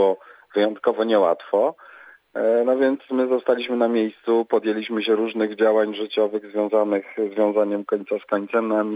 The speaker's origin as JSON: {"language": "Polish", "region": "Świętokrzyskie Voivodeship", "country": "Poland", "said": "no i my jesteśmy góralami świętokrzyskimi"}